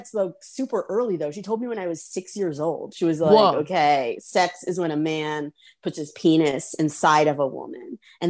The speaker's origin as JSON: {"language": "English", "town": "Charlotte", "region": "North Carolina", "country": "United States", "said": "So I am from Charlotte, North Carolina."}